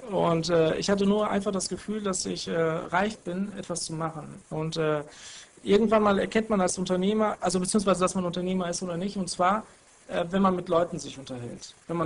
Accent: Germany; nein, ich bin in Deutschland

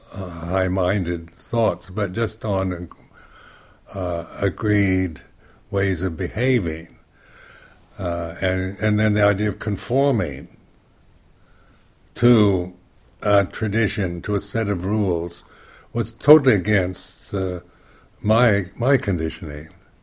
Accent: United States; because being American, you are conditioned to, with ideals, you know, you're very idealistic

